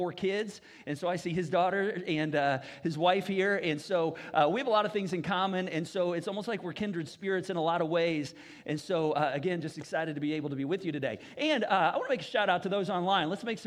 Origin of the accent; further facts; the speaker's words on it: Indianapolis, Indiana, United States; I'm from Indianapolis.